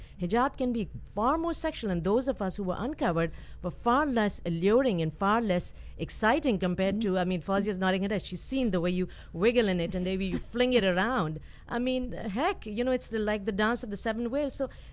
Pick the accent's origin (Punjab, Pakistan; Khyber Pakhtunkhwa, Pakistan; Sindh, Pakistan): Khyber Pakhtunkhwa, Pakistan; Peshawar; Growing up in Peshawar where the hijab was very much part of the culture